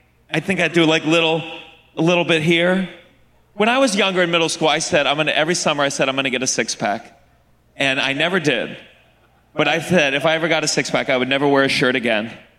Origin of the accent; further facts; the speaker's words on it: New York City, New York, United States; Bodegas. I'm from New York City. Bodegas.